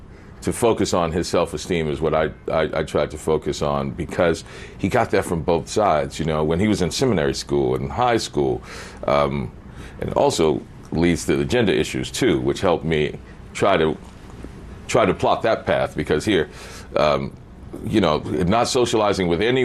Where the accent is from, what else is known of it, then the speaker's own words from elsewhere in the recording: Pinpoint, Georgia, United States; I'm from Pinpoint, Georgia. I'm this poor